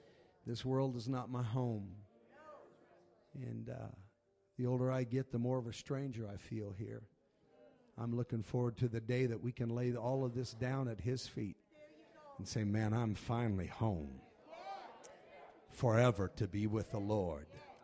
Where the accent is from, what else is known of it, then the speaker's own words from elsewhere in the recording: Los Angeles, California, United States; I was raised and born in East L.A.